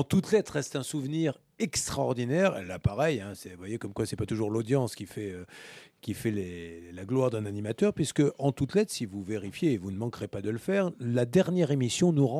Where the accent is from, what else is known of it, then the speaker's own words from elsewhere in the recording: Bordeaux, Nouvelle-Aquitaine, France; Entre Bordelais. Je vais te virer entre Bordelais quand même.